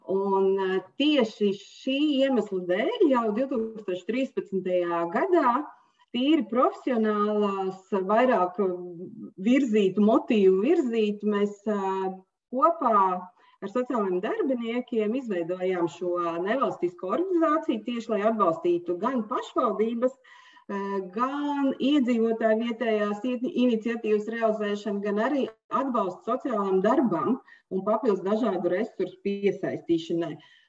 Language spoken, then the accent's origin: Latvian; Skrunda, Kuldīga Municipality, Latvia; un es esmu no Skrundas